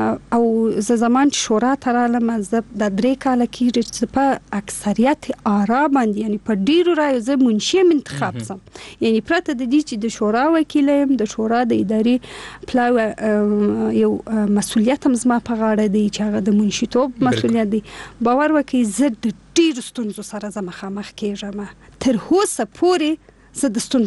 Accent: Afghanistan; زه افغان یم

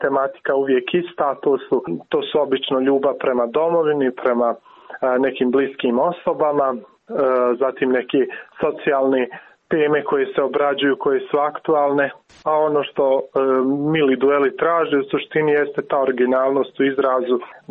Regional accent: Jajce, Federation of Bosnia and Herzegovina, Bosnia & Herzegovina; dolazim iz Jajca, grada u kojem je praktično na drugom zasjedanju Avnoja i nastala sama bivša Jugoslavija.

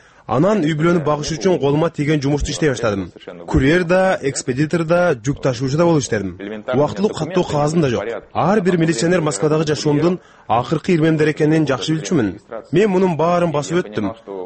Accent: Chardzhou, Lebap Region, Turkmenistan; moved away; also born or lived in Bishkek, Kyrgyzstan / Uzbekistan / Tashkent, Uzbekistan; Мен Бишкекке төрөлгөм. Балалыгым Туркменистанда, Чаржоодо өткөн. Өспүрүм курагымда Өзбекистанда жашап, мектепти Быстровкадан бүттүм. Студенттик курагым Ташкентте өттү.

